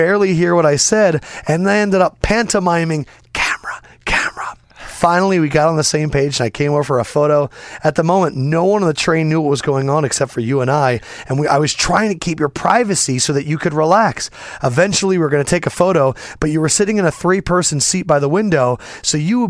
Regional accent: China; English is a second language; now in Philadelphia, United States; I grew up in China before moving to Philly.

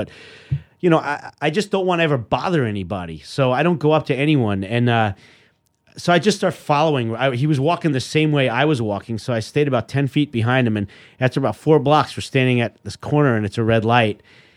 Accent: Queens, New York, United States; Like where we grew up in Queens at the time.

